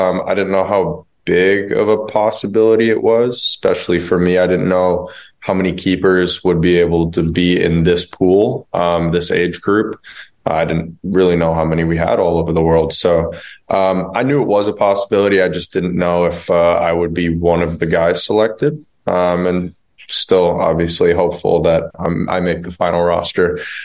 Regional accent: Naperville, Illinois, United States; also born or lived in Downers Grove; But born and raised in Naperville, went to Naperville North High School for a couple years before I had to switch to permanent online school.

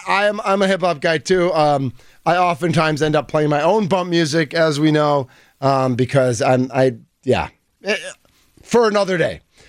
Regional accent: Boston, Massachusetts, United States; I'm from Boston.

